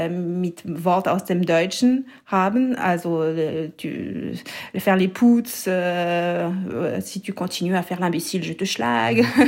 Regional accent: Valais, Switzerland; accent: Valais; Ich werde jetzt nicht meinen Waliser Akzent klingen lassen, weil sonst könnte es auch gefährlich werden

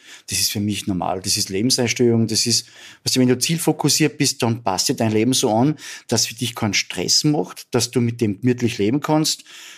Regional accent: Grundlsee, Styria, Austria; also born or lived in Bad Ischl; geboren in Bad Ischl, aufgewachsen am Grundlsee, lange Zeit

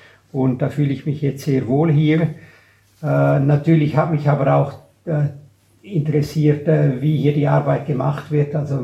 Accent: Graubünden, Switzerland; also born or lived in Geneva; Ich bin so in meinem zweiten Lebensjahr dann nach Graubünden umgezogen mit den Eltern, bin da auch groß geworden. Mein Herz schlägt eigentlich fürs Bündnerland und das sind auch noch meine Wurzeln.

